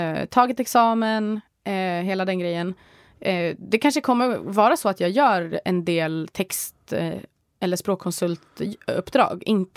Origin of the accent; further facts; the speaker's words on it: Bergslagen, Sweden; Jag kommer ju liksom från inlandet, jag kommer liksom från Bergslagen. Det var ju i princip ingen som hade en segelbåt där.